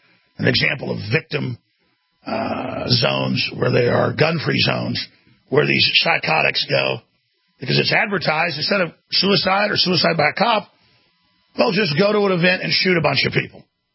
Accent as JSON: {"language": "English", "town": "Dallas", "region": "Texas", "country": "United States", "tie": "born or raised there", "said": "but I grew up in Dallas, man."}